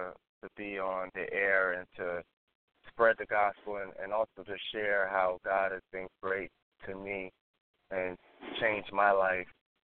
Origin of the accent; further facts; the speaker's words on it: New York City, New York, United States; First of all, I'm from New York City, grew up in the Bronx